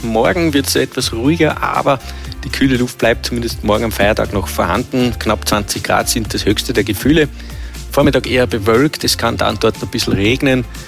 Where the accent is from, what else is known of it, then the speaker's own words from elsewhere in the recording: Wels, Upper Austria, Austria; Ich als gebürtiger Welser, schauen wir das genauer an.